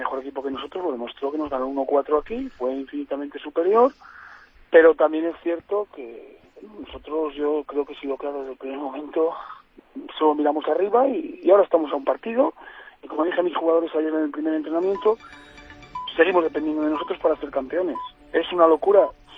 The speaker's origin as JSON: {"language": "Spanish", "region": "Castile and León", "country": "Spain", "said": "yo soy de León, de Palencia"}